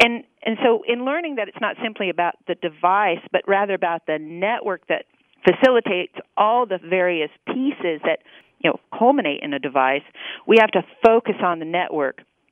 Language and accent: English; Oregon, United States; I come out from the West, born and raised in Oregon, and part of the Oregon National Guard, and growing up in the farmers around